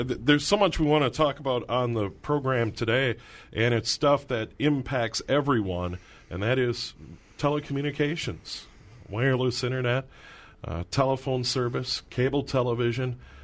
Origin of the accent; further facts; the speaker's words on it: Minnesota, United States; I can remember when cable television came to the suburb that I grew up in here in the Twin Cities